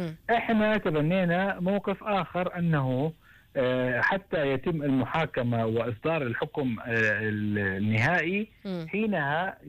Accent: Oman

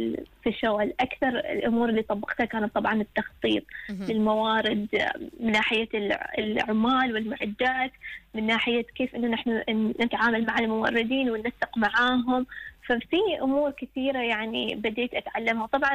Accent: Oman; بس نحن كطلبة عمانيين كنا نحاول إنه دائما نجتمع

